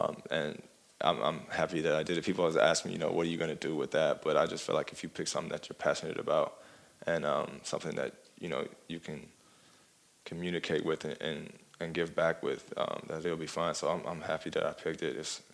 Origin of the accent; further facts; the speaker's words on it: Atlanta, Georgia, United States; I'm from Atlanta, and I remember when Katrina hit